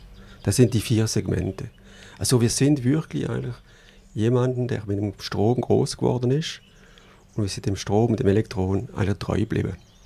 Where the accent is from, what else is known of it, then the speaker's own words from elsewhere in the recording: Grand Est, France; moved away as an adult; now in Bottmingen, Switzerland; Mein Vater ist ein Elsasser und ich bin eigentlich aufgewachsen im Elsass, Nordelsass. Und dann mit 18 weg, von wo ich aufgewachsen bin und ein bisschen in die Welt. Und wohne jetzt seit 2008 in Bottmigen